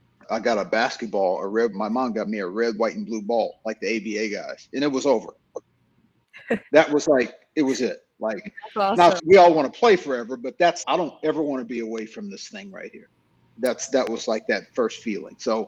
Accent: Indiana, United States; And I'm from Indiana, and we had a team called the Indiana Pacers

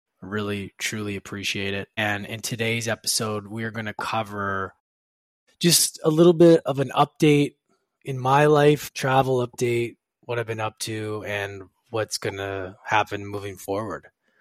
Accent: Edmonton, Alberta, Canada; As you guys know, I'm a hockey player and I grew up in Edmonton, so it's a no-brainer probably, right?

